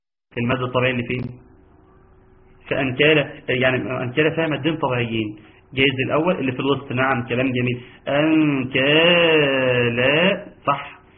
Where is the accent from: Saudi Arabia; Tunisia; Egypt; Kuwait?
Egypt; لان احنا اهل مصر